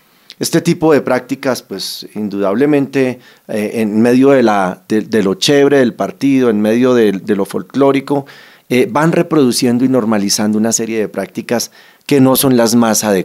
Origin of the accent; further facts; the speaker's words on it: Colombia; Eso también muestra cómo somos los colombianos en la victoria